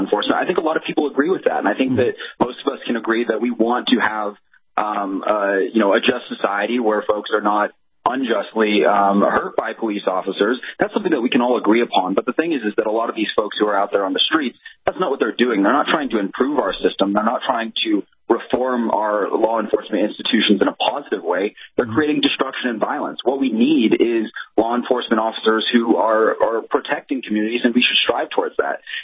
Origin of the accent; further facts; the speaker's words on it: Seattle, Washington, United States; I was born and raised in Seattle, went to high school there, went to the University of Washington. I love that city.